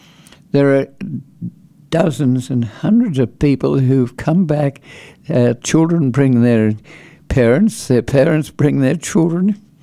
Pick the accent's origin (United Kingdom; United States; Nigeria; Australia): Australia; I came from Australia and I could not find the ecosystem